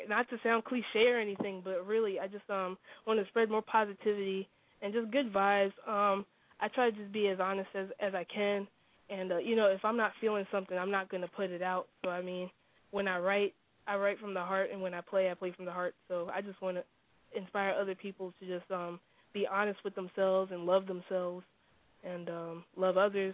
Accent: Brooklyn, New York, United States; also born or lived in Philadelphia; I was born in Philadelphia, but I moved to Brooklyn. Yeah, I moved to Brooklyn when I was about 11. And then just last year I moved to Queens.

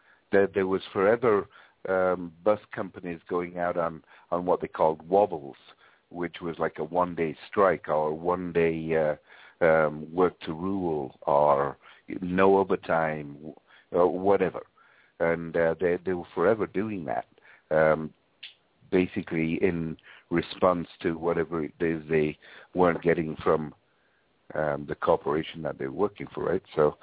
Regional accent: Yorkshire and the Humber, United Kingdom; Wakefield is about, 17, 20 miles from my hometown in England.

